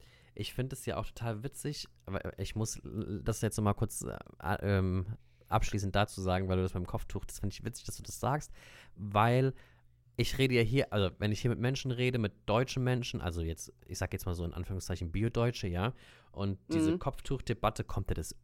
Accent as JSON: {"language": "German", "country": "Italy", "said": "in Italien, meine lieben Leute, wo ich herkomme"}